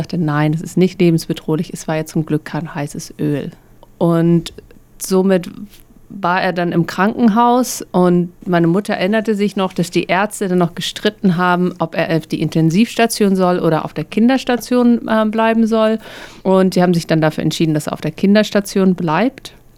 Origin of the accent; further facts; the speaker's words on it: Dresden, Saxony, Germany; Wir kommen ursprünglich aus Dresden, der ehemaligen DDR.